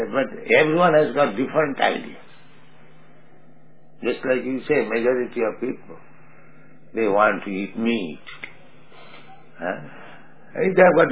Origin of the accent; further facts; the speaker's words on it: India; So many people, they say, India is starving. I am Indian, I never see any man starving and die.